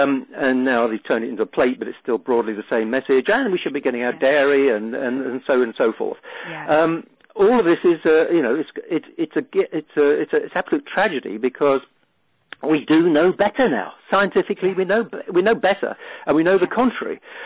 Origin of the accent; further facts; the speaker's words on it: England, United Kingdom; although I'm English, I'm more familiar with what goes on in America